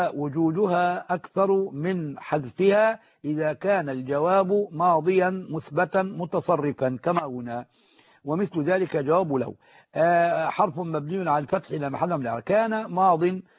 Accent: Sharqia Governorate, Egypt; أنا من الشرقية أيضا.

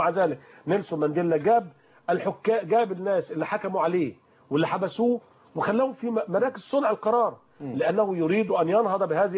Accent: Egypt; باعتباري مواطن مصري

